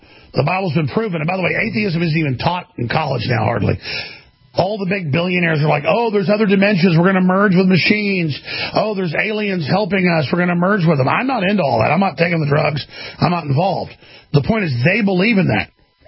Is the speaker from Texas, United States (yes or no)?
yes; Texas, United States; You know, I'm from Texas, kind of Southern.